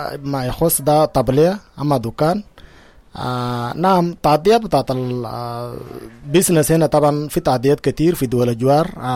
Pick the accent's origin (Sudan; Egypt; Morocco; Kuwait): Sudan; أنا طبعا سودانيين دائما وابدا